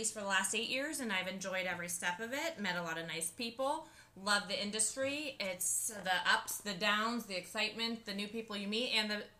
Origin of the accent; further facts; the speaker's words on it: California, United States; born there; Well, I was born in California, so I'm one of the original California girls.